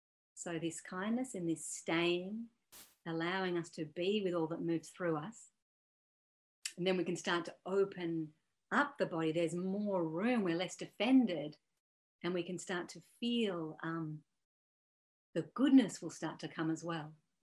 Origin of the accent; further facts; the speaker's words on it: Melbourne, Victoria, Australia; I'm from Melbourne. I'm a woman.